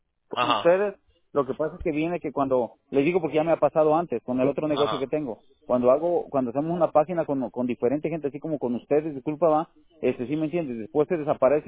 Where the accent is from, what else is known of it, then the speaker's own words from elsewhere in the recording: Michoacán, Mexico; Sí, yo soy de Michoacán.